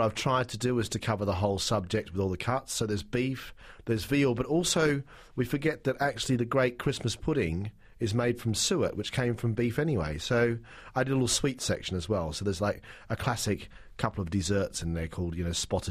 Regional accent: Australia; now in London, United Kingdom; I'm an Aussie, absolutely.

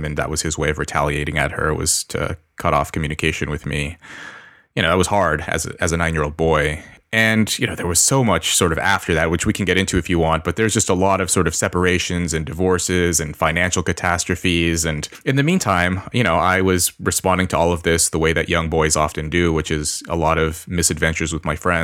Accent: Los Angeles, California, United States; I was born into poverty in Los Angeles.

